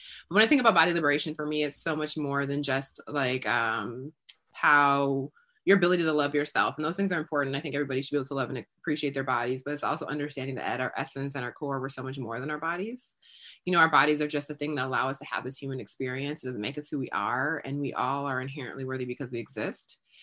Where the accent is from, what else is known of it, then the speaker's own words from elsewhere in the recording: Midwest, United States; now in Brooklyn, United States; I'm from the Midwest. I live in Brooklyn now, but I'm from the Midwest.